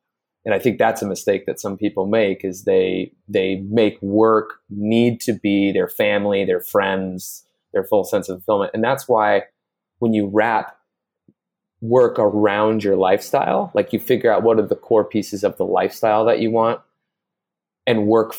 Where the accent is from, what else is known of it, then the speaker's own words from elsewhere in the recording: California, United States; So I grew up in the Bay Area in between San Jose and Oakland, and then moved up to Northern California for university.